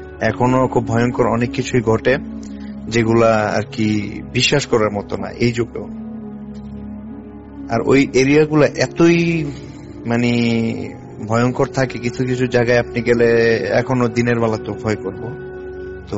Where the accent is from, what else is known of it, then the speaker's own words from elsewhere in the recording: Siddhirganj, Dhaka Division, Bangladesh; now in Annemasse, France; আমি ফ্রান্সের আনেমাস শহরে থাকি, আর বাংলাদেশে আমার বাড়ি হচ্ছে নারায়ণগঞ্জের সিদ্ধিরগঞ্জ।